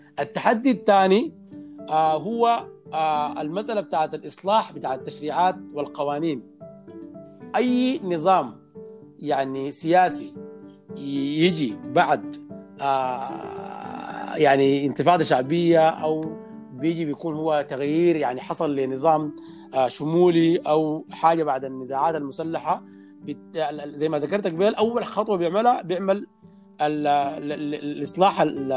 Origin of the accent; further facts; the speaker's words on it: Sudan; زي ما عندنا في السودان حاليا